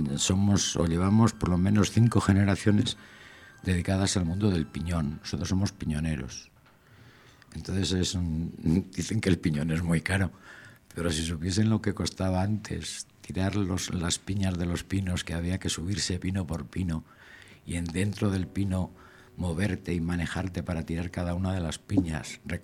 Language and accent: Spanish; Sardón del Duero, Castile and León, Spain; Es que nací yo en el año 51, pues allí me parieron y allí crecí del año 51, digo. Nacimos en Sardón del Duero.